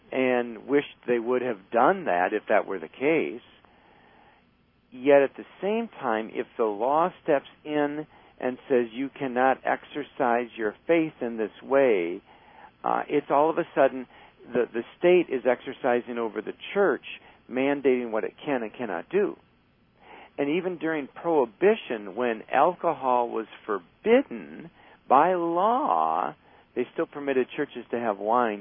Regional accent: Wausau, Wisconsin, United States; there's a similar case going on in my hometown of Wausau, Wisconsin.

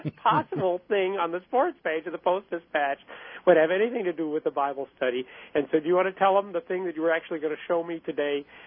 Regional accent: Illinois, United States; I'm from Southern Illinois.

